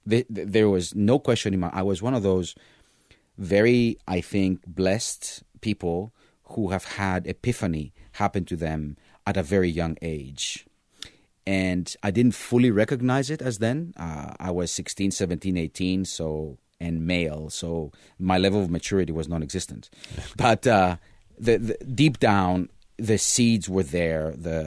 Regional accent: Greece; I grew up in Greece, and I finished high school in Greece.

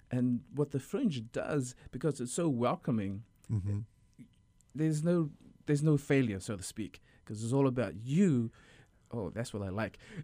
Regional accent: New Zealand; Exactly. I grew up in New Zealand, and I saw … perform in New Zealand doing a lot of theater stuff.

